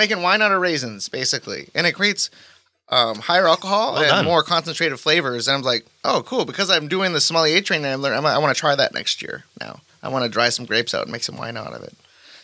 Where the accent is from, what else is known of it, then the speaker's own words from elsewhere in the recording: North Dakota, United States; I'm a winemaker from North Dakota, so I'm definitely not bougie.